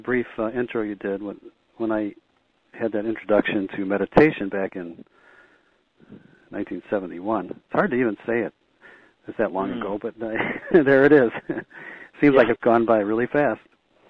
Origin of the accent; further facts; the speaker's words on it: Chicago, Illinois, United States; I'm from Chicago, so any excuse to go to California, I jump on anyway.